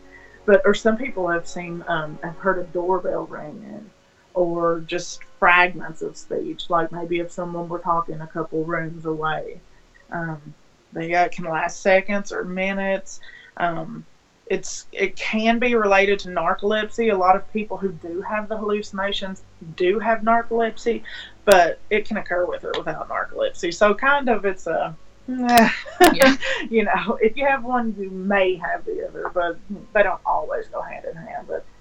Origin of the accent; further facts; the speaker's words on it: Kentucky, United States; And I'm from Kentucky, and I love everything morbid.